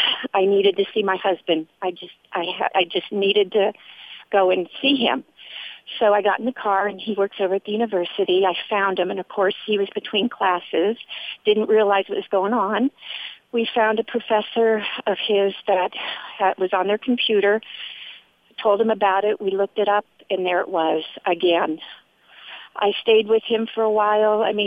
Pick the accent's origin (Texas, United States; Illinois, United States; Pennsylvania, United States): Texas, United States; Nacogdoches; from Nacogdoches, Texas, letting you know what I was doing the day of 9/11.